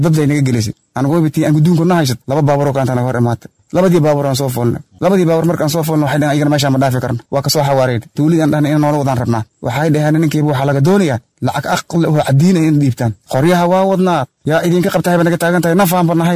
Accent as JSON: {"language": "Somali", "region": "Hiran", "country": "Somalia", "said": "waxaan ka soo jeedaa meel yaraada kala gudle waxay ku taala deegaan buulburto hoosteeda"}